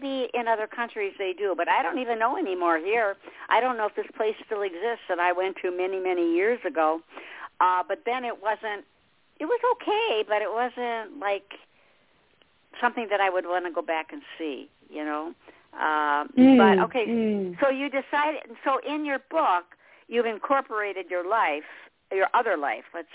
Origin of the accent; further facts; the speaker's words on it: Detroit, Michigan, United States; and I'm from Detroit, Michigan.